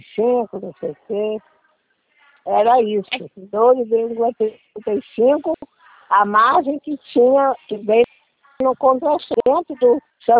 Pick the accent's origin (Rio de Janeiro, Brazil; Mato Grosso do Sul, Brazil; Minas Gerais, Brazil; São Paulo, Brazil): Rio de Janeiro, Brazil; eu sou daqui do Rio